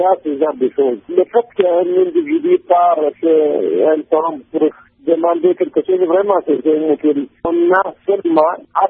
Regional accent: Mali; Nous sommes des Maliens.

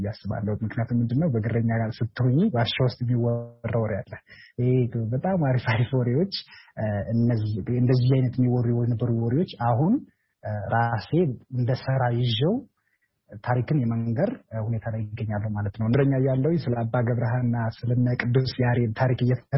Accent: Amhara, Ethiopia; እኔ ተወልጄ ያደኩት በሰሜን ማውንቴን በሰሜን ተራራዎች ብሔራዊ ፓርክ ውስጥ ነው፣ ራስ ዳሸን አካባቢ ማለት ነው፣ ወደ ጎንደር ጋር። በልጅነቴ በጎች እየጠበኩ በጎች ጋር እየተጫወቱ በጫካ ላይ ዋሻ ውስጥ እያደርኩ ነው ያደኩት።

